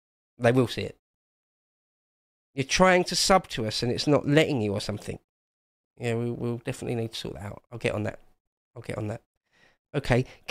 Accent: England, United Kingdom; I'm an Englishman. I haven't got a dog in the fight.

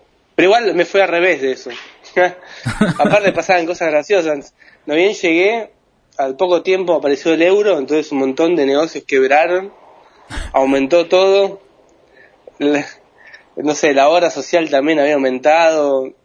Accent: Argentina; Entonces era una mezcla entre riano y porteño. Entonces mucha gente tampoco se daba cuenta inmediatamente que yo era argentino por mi forma de hablar.

